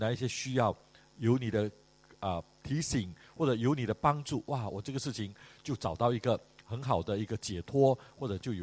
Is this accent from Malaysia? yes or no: yes; Malaysia; now in Singapore; 我离开马来西亚来到新加坡，这是我的游子的经历但是在新加坡落地生根已经是在这里成为公民，在这里居住，在这里结婚生孩子